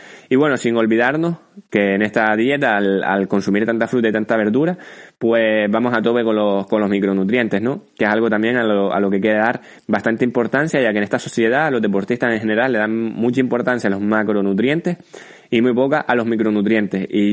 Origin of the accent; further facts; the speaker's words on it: Canary Islands, Spain; tengo 27 años, soy de Gran Canaria